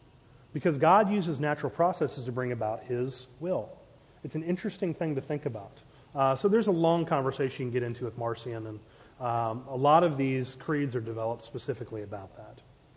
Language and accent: English; Maryland, United States; And that was the number that I had growing up in Maryland.